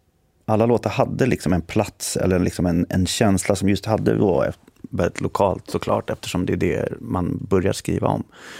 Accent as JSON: {"language": "Swedish", "town": "Stockholm", "region": "Stockholm County", "country": "Sweden", "tie": "born there", "said": "Ja, men först är jag född här"}